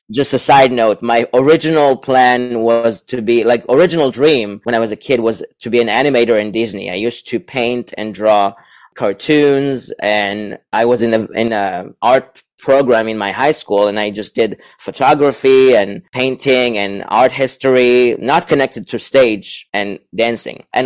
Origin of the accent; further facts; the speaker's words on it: Ramat Gan, Tel Aviv District, Israel; English is a second language; moved away as an adult; I grew up in Ramat Gan, which is a city next to Tel Aviv, which is the center of Israel, like 10 minutes, 15 minutes from Tel Aviv. Yeah, very center, but I have family in the north and the south, and I moved here in 2010